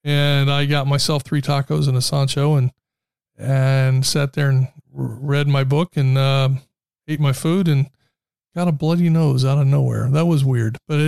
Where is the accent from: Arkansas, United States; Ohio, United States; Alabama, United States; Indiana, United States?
Indiana, United States; Muncie; But growing up in Muncie, Indiana, there was a Taco Tico on the south side of town.